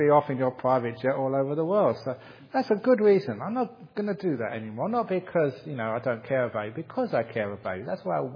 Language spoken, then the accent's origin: English; England, United Kingdom; And being English, I have to be polite. It's in my genes.